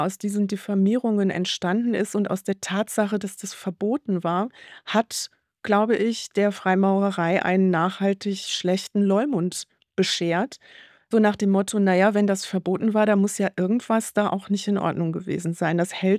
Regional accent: Düsseldorf, North Rhine-Westphalia, Germany; auch in meiner Heimatstadt Düsseldorf

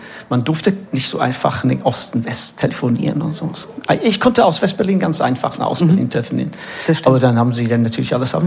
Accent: England, United Kingdom; Für mich als Engländer war das ein bisschen einfacher als ein Berliner

